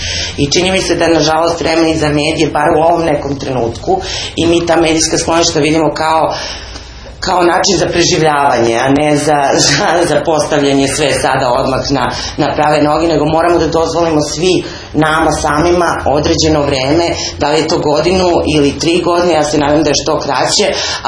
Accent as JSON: {"language": "Serbian", "town": "Niš", "region": "Southern and Eastern Serbia", "country": "Serbia", "said": "ja sam iz Niša, pa nekako mi je to slično"}